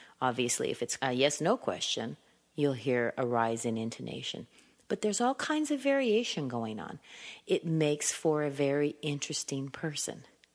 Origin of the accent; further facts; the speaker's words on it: California, United States; I come from California. I'm an accent trainer.